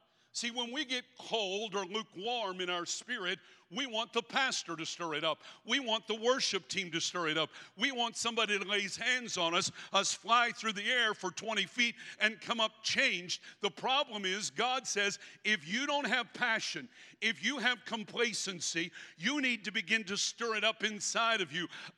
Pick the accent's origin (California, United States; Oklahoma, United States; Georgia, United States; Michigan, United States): Oklahoma, United States; Guthrie; born there; I went to high school in this not far from here, Northwest Classen. I was born in Guthrie.